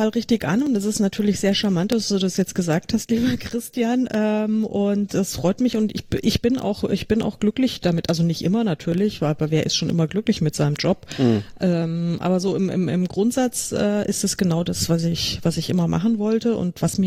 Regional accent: Frankfurt, Hesse, Germany; meine Heimat. Außerdem ist Frankfurt total praktisch, weil man ganz schnell eigentlich überall ist, weil es so schön mittig liegt und also verkehrsgünstig.

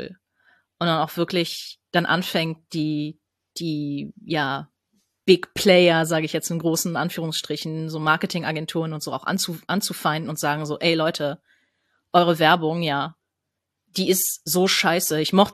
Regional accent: Germany; now in Switzerland; Was mich jetzt als Deutsche natürlich ein bisschen schockt

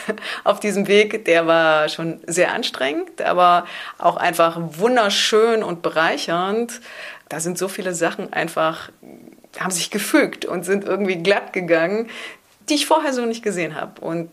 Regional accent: East Germany, Germany; Ich bin in der DDR aufgewachsen, die ja christlich nicht so sehr verbunden war.

